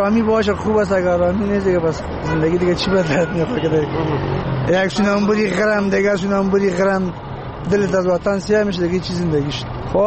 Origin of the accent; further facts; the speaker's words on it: Kabul, Afghanistan; از بیادر از کابل